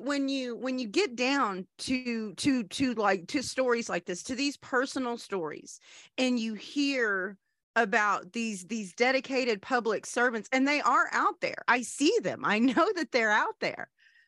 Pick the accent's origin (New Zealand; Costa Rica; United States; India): India; And as an Indian woman